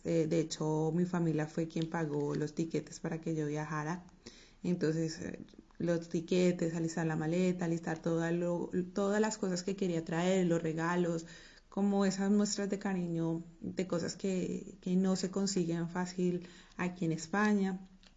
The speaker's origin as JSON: {"language": "Spanish", "country": "Colombia", "moved": "as an adult", "lives_now": "Spain", "said": "Yo decidí viajar porque dentro de lo que estaba haciendo en mi país, que es Colombia, ya veía que no tenía como que en qué más trabajar"}